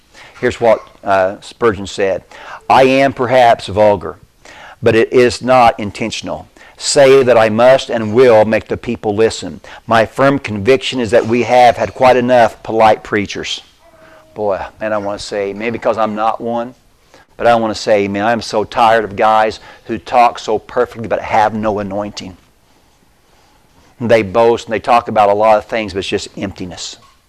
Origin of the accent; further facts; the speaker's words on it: Bone Gap, Illinois, United States; Now, I've joked before, I'm from Bone Gap. I can't be sophisticated.